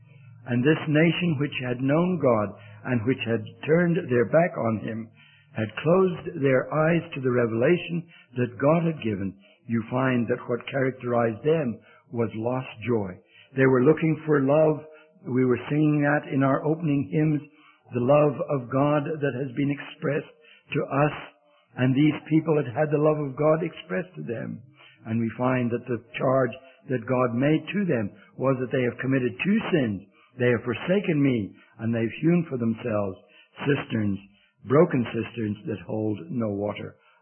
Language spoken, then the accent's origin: English; England, United Kingdom; I'm an Englishman, so I don't always say things right away.